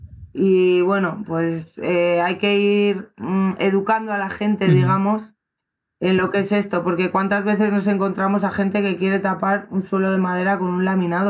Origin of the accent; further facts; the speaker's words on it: Burgos, Castile and León, Spain; somos de Burgos, de Lerma. Bueno, yo soy de Burgos, pero la empresa está en Lerma.